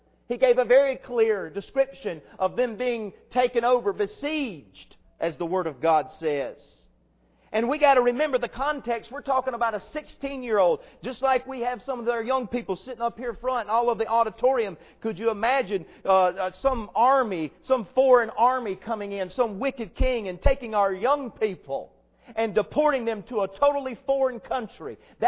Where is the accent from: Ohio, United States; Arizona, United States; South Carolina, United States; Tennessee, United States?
South Carolina, United States; Greenwood; My hometown is Greenwood, South Carolina, about 2 hours, hour and 45 minutes east of here. Take Highway 72, take you straight almost to my doorstep. That's where I grew up.